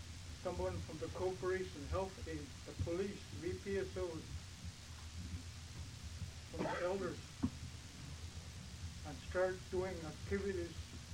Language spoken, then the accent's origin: English; Savoonga, Alaska, United States; But I'm from Savonga, from Northern Shawn Hills region.